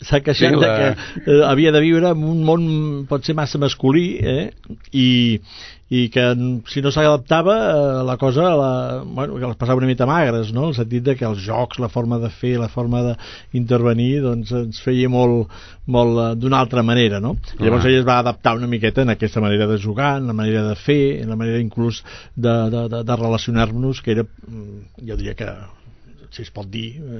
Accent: Camprodon, Catalonia, Spain; also born or lived in Figueres; jo vaig néixer a Figueres, però gairebé d'una forma circumstancial, perquè ja vivíem a Camprodon

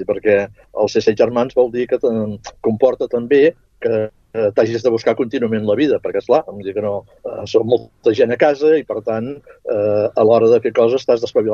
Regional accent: Sabadell, Catalonia, Spain; born there; jo naixí a Sabadell, a l'Escola Pia.

